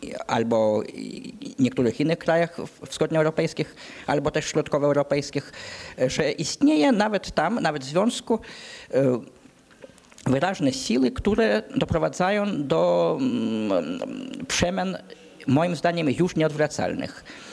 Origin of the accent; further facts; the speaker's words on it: Vilnius, Vilnius County, Lithuania; No, a ponieważ jestem Litwinem z Wilna i leżą mi na sercu sprawy litewskie